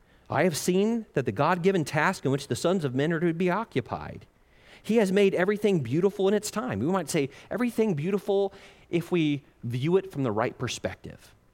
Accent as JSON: {"language": "English", "town": "Piqua", "region": "Ohio", "country": "United States", "tie": "born or raised there", "said": "And I looked down at my hometown that I thought, that wasn't that great of a place. And I saw the great Miami River running through the city of Piqua, Ohio."}